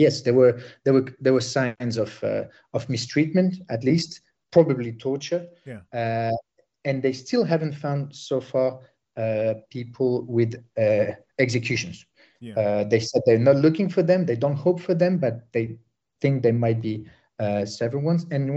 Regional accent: Sarajevo, Bosnia & Herzegovina; I'm originally from Bosnia. I'm from Sarajevo

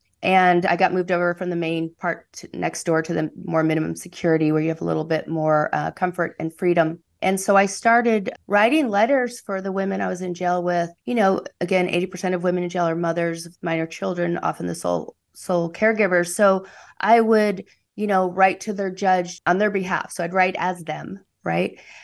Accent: California, United States; middle-aged white woman from California was the last person he thought would help him tell his story of growing up in Alabama.

